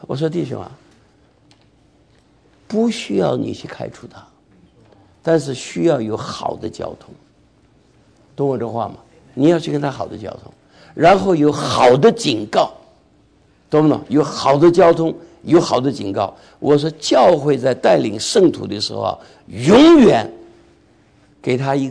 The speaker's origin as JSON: {"language": "Chinese", "country": "China", "tie": "born or raised there", "said": "我想我们在中国在大陆成长的就很懂这个了"}